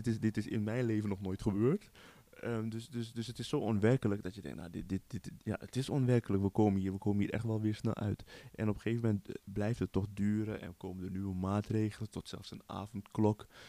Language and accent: Dutch; Netherlands; we zijn Nederland, we zijn Nederlanders, maar de grenzen vervagen.